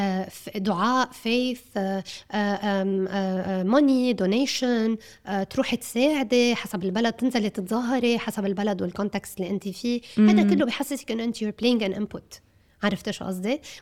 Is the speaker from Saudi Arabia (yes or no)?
no; Lebanon; born there; نحن فلسطينية، فلسطينية الأصل. بس أنا خلقت بلبنان وبي خلق بلبنان، يعني أنا ست شوي عند اللهجة